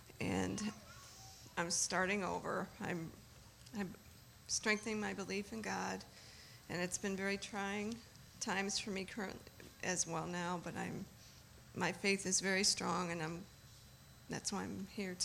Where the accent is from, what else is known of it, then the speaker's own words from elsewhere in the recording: Elyria, Ohio, United States; Okay, I'm here from Elyria. I'm staying at Laura's home where I've been the past 2 months.